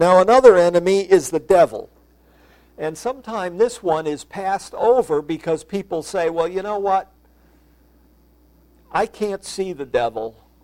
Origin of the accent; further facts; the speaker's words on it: Waterbury, Connecticut, United States; I'm from Waterbury.